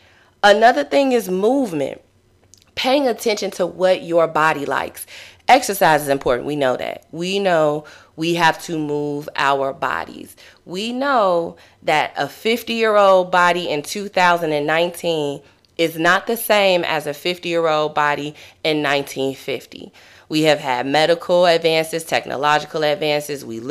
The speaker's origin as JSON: {"language": "English", "town": "Chicago", "region": "Illinois", "country": "United States", "tie": "born or raised there", "said": "There was a study in my hometown, Chicago."}